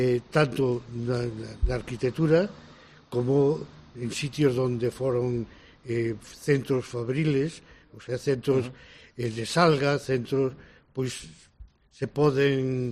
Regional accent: Marín, Galicia, Spain; Bueno, son de Marín. Nací en Loira, na praia de Loira.

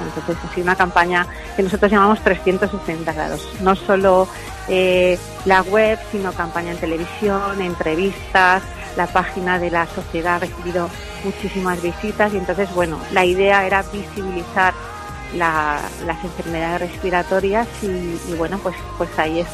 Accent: Almansa, Castilla-La Mancha, Spain; yo soy de Almansa, y mi familia es de Alpera

